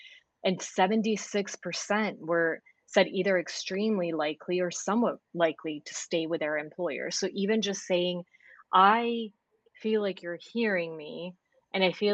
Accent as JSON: {"language": "English", "country": "Serbia", "said": "You might have tried to ask my, you know, guess my accent. You would have no idea that I'm Serbian."}